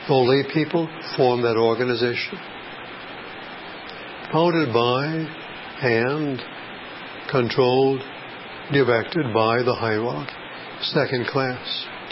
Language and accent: English; Portland, Oregon, United States; I am from Portland, Oregon.